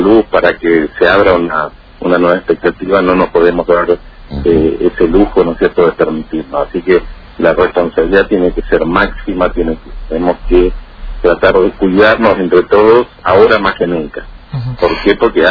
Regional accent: Argentina; nos merecíamos esto como argentinos.

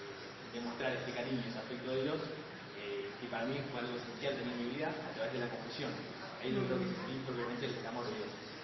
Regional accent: southern Argentina, Argentina; also born or lived in Monte Caseros; now in Misiones, Argentina; en realidad soy nacido en Monte Caseros, Corrientes. Mi papá es militar, y entonces eso explica un poco de mi infancia. Me crié por acá, otro por otra parte, por otro lado, digamos, en el sur de Argentina. Y bueno, y hace muchos años estamos en Misiones.

